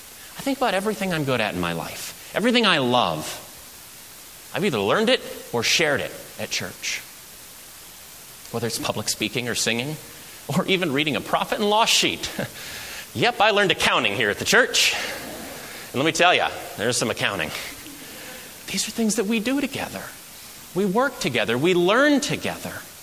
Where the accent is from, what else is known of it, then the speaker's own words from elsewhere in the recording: Nashville, Tennessee, United States; We moved around a little bit, but I did a lot of my growing up in Nashville, Tennessee. Great place. Southern hospitality, not a myth.